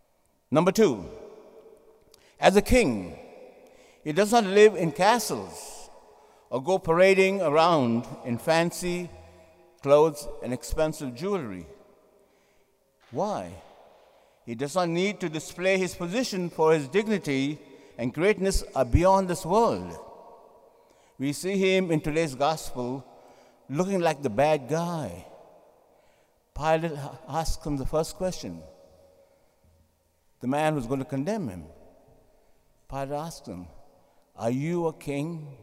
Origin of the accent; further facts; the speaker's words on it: India; now in United States; I remember myself, growing up in India there, I just could not imagine, at Christmas time to sing the carol, the snow lay on the ground. We never had snow.